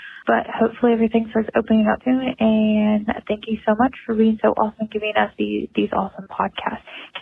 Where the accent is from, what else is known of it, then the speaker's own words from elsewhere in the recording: Indiana, United States; I am from Indiana